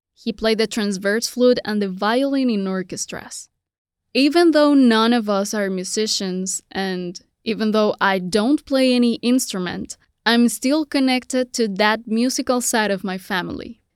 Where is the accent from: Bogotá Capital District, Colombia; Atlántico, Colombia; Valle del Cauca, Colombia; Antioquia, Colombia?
Bogotá Capital District, Colombia; Bogotá; now in Montreal, Canada; I immigrated from Bogotá, Colombia to Montreal a year and a half ago.